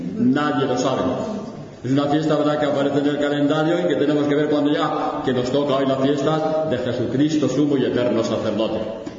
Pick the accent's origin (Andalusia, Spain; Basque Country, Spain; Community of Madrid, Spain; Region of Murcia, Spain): Community of Madrid, Spain; Madrid; born there; Yo nací en Madrid en el año 1938, en plena guerra civil.